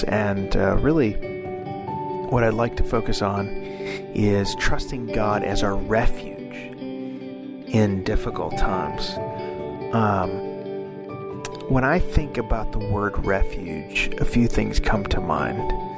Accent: United States; I mean, being an American, United States, I'd always felt very safe.

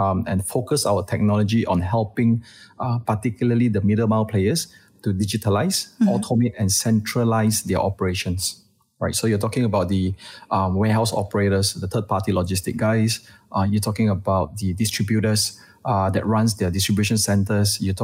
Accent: Malaysia; I'm Malaysian

